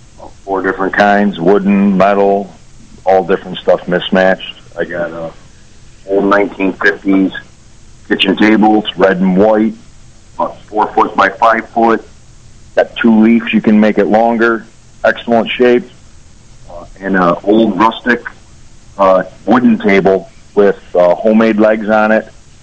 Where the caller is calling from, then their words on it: Warsaw, New York, United States; Down here in Warsaw.